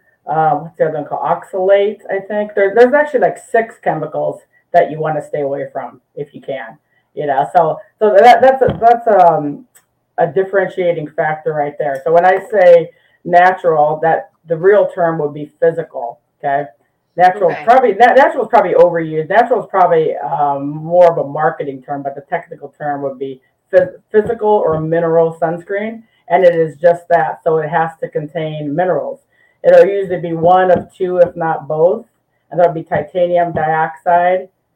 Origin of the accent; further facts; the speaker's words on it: Midwest, United States; now in San Diego, United States; But we're from the Midwest, and now we're out here in San Diego, right?